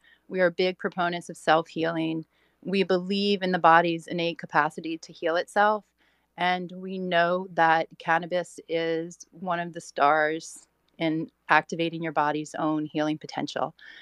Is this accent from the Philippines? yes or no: no; Louisiana, United States; We came from Louisiana. You go to jail for a long time for smoking a joint there.